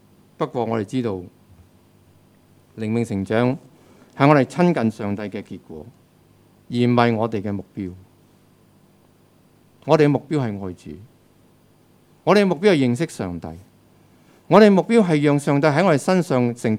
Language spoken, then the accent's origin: Chinese; China; 靈修讀經不是好像我們中國人那樣想